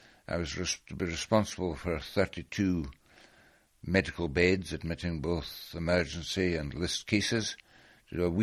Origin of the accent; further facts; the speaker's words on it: Aberdeen, Scotland, United Kingdom; Well, I was born and bred in Aberdeen, had most of my schooling here, though for the last 3 years of my secondary schooling went to Strathallan School, a private boarding school near Perth.